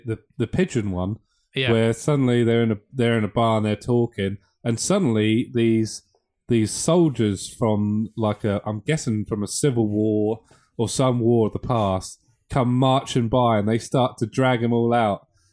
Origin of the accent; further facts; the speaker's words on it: United Kingdom; we're British